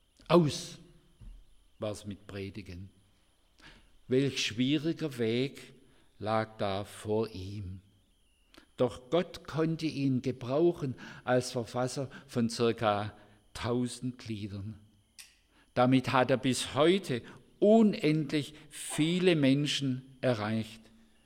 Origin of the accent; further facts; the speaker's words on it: Stuttgart, Baden-Württemberg, Germany; Ich bin ein Schwab. In Stuttgart geboren und dort aufgewachsen.